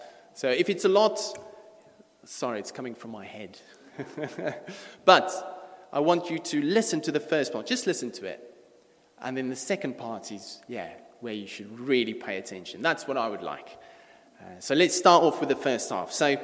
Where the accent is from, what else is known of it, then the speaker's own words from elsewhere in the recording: South Africa; We're English. I'm South African, Dutch, culturally confused.